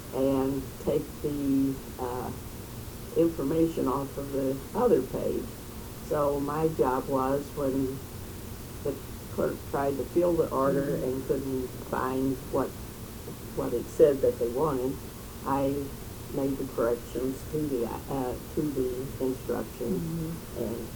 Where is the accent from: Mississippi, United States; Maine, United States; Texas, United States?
Texas, United States; Originally, I'm from Texas. I was living in Fort Worth, Texas at the time that I went into service.